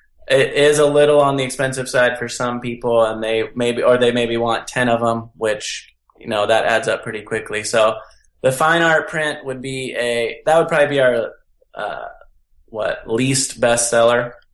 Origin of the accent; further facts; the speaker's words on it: Albuquerque, New Mexico, United States; born there; Although I was born in Albuquerque, so I have a lot of good reasons to have Albuquerque.